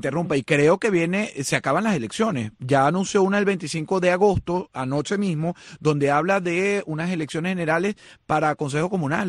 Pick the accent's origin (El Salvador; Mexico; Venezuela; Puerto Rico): Venezuela; Como venezolanos